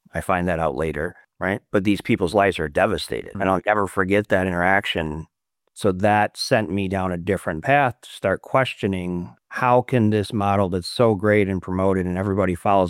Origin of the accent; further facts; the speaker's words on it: New York, United States; So I grew up in Western New York. My dad's still an excavation contractor. My mom was a kindergarten teacher. We didn't come from money.